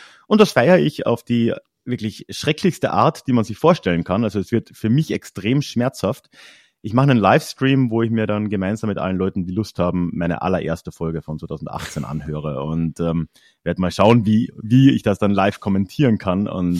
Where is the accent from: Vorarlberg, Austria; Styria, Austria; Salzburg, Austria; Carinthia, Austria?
Carinthia, Austria; ich bin aus Kärnten